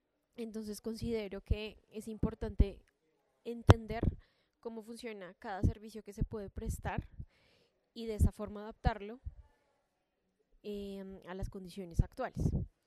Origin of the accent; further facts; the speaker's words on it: Bogotá, Colombia; born there; egresada de la Universidad Nacional en Bogotá. Nací en Bogotá.